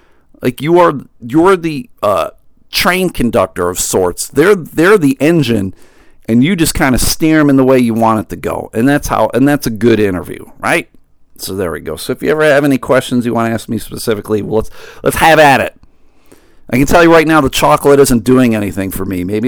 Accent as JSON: {"language": "English", "town": "Buffalo", "region": "New York", "country": "United States", "tie": "born or raised there", "said": "I grew up in Buffalo. I care about the Sabres. I care about the Bills."}